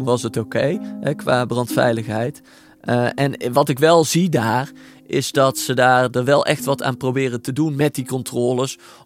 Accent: Netherlands; Interesseert het ons als Nederlanders wel genoeg

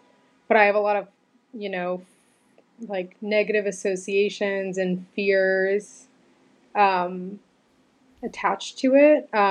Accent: Boston, Massachusetts, United States; now in New York City, United States; So we live in New York City. We've been dating for a year. I am from Boston and I grew up Catholic, but not in a very intense way.

